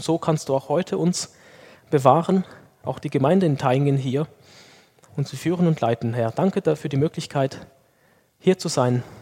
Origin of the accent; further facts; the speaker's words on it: Lithuania; Ich bin ja in Litauen aufgewachsen